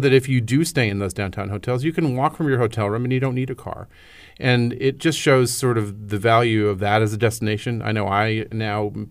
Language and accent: English; Boston, Massachusetts, United States; also born or lived in Miami; And I grew up in New England in Boston. I was a lifelong Boston Bruins fan